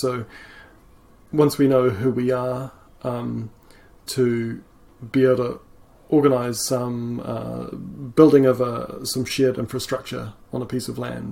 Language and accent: English; Hawke's Bay, New Zealand; born there; So I was born in Hawke's Bay of New Zealand. This is on the east coast.